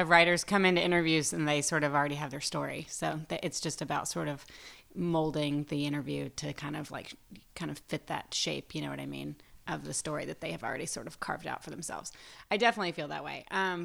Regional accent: Waxahachie, Texas, United States; from Waxahachie.

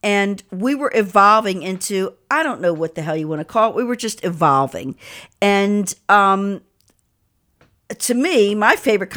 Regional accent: Baltimore, Maryland, United States; I mean, I came from Baltimore on a mission, and I wanted to be a rock star

